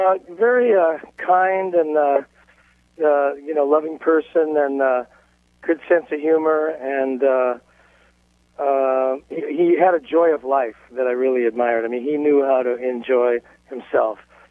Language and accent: English; Los Angeles, California, United States; And I grew up, you know, I was born in Los Angeles and grew up muy pocho, you know. So, you know, I had more of the American influence.